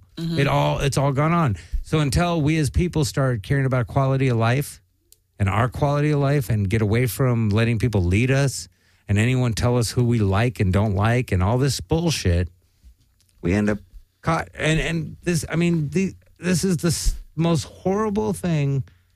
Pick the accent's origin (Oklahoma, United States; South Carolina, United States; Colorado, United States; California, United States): California, United States; Pacoima; I'm from fucking Pacoima.